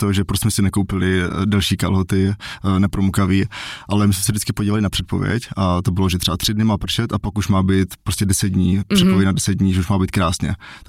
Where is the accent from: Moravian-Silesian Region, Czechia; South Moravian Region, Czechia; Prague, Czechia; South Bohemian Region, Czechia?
South Moravian Region, Czechia; Brno; pocházím z Brna.